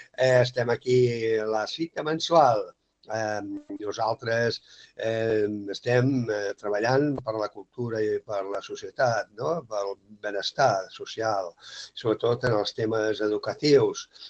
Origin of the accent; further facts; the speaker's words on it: Catalonia, Spain; tant els de fora que volen visitar el Priorat com els que som del Priorat